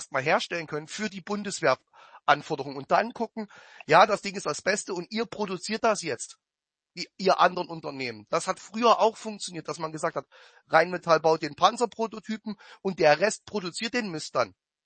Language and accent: German; East Germany, Germany; Ich bin Ossi